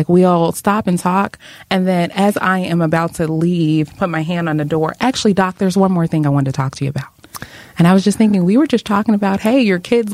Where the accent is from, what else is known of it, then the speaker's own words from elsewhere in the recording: Memphis, Tennessee, United States; So I hail from Memphis, Tennessee, as you probably know.